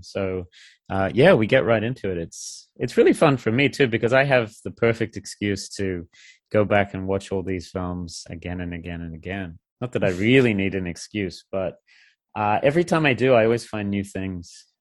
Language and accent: English; Australia; I'm from Australia.